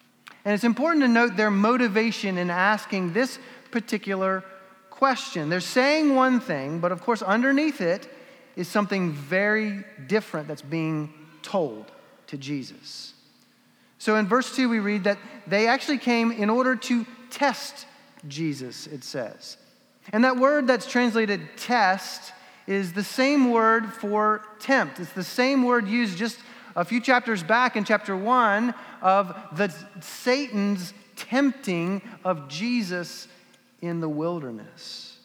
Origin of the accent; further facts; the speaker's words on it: the South, United States; So growing up in the South, the world headquarters of passive aggression, you have to hone this skill.